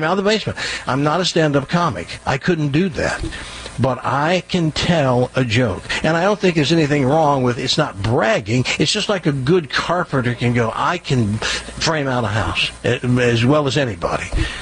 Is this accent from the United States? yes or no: yes; United States; accent: Southern; except the ones that heard my Southern hick accent and made fun of it.